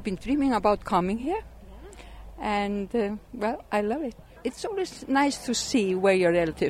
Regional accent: Akureyri, Northeastern Region, Iceland; now in Garðabær, Iceland; from Akureyri. I was born there, but I live in a small town nearby Reykjavik, which is called Garðabær.

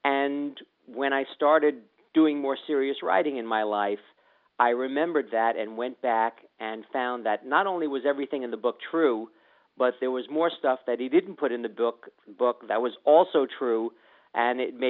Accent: New York, United States; I grew up in New York, and in my parents' basement, we had

